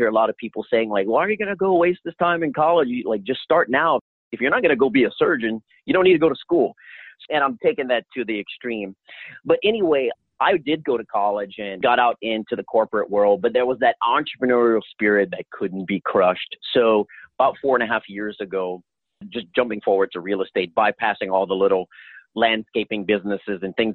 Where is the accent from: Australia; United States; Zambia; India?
United States; Louisiana; I'm originally from Louisiana.